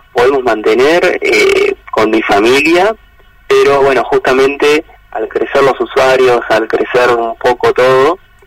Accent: La Plata, Buenos Aires Province, Argentina; En La Plata.

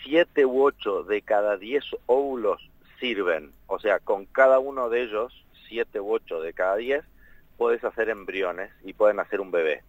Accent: Neuquén, Argentina; now in Buenos Aires, Argentina; Estás en Buenos Aires, pero soy neuquino.

